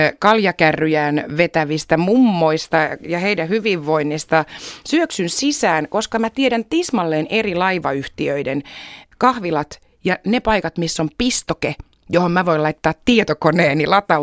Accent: Helsinki, Uusimaa, Finland; Helsinkihän on aina ollut mun kotikaupunki lukuun ottamatta niitä vuosia, jotka on asunut ulkomailla muuallakin kuin Virossa.

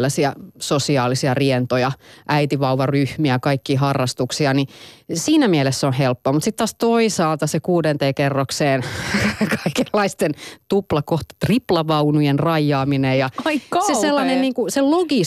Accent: Jyväskylä, Central Finland, Finland; now in Helsinki, Finland; kyllä mä oon jyväskyläläinen. Kyllä mä oon aika landepaukku. Mä huomaan, mä asun ihan Helsingin keskustassa nykyään, mutta musta virtaa semmoinen. Mä oon silleen, että mä oon tämmöinen epäilyttävä töölöläinen, että en mä kuulu tänne.

